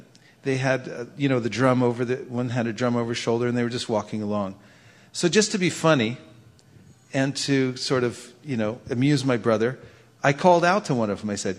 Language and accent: English; Lafayette, California, United States; I'm from Lafayette. I grew up in Lafayette. That's where my parents' house was.